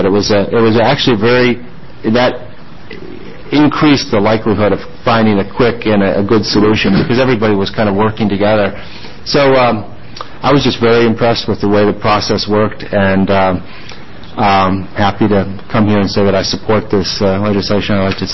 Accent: McMinnville, Oregon, United States; I'm from McMinnville. I'm the owner and manager of the McMinnville Grand Ballroom and some other commercial real estate in town there.

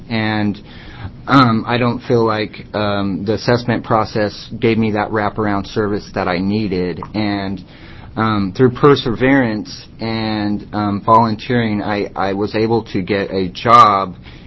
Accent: Portland, Oregon, United States; I'm from Portland, Oregon

